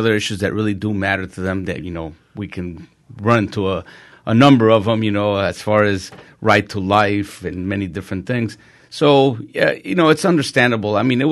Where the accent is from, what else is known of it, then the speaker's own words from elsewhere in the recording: Colombia; now in United States; I was born here. I was raised in Colombia and over here. But, you know, overall, when you look at me, I'm a Hispanic guy.